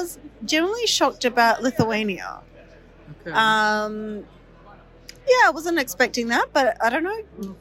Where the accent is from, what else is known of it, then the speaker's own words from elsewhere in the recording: Australia; I'm disappointed about my home country, Australia